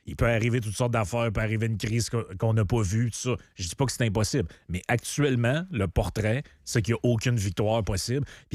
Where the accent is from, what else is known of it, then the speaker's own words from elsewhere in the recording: Quebec, Canada; Moi, je viens de là, du Saguenay-Lac-Saint-Jean. Puis quand j'étais jeune, dans ma tête, disons, tout le monde est pour la souveraineté.